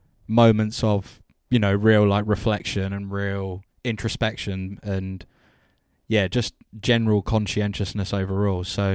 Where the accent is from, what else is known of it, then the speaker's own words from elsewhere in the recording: London, United Kingdom; me as a Londoner